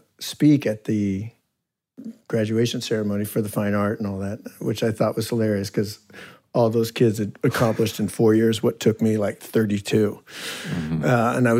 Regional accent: Modesto, California, United States; So I grew up in Modesto, and then I went to college in L.A.

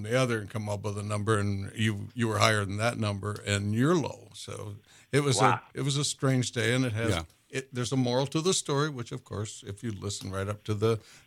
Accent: Wisconsin, United States; We've been visiting Florida from where we were all born and raised in Wisconsin.

